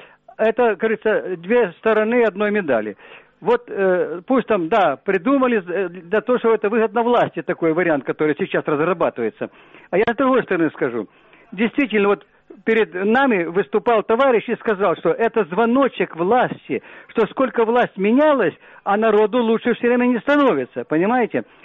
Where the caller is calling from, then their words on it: Kyiv, Ukraine; Я из Киева.